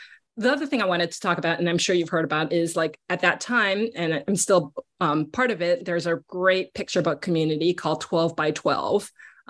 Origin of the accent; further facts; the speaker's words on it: Caracas, Capital District, Venezuela; growing up in Caracas, Venezuela, I was outdoors a lot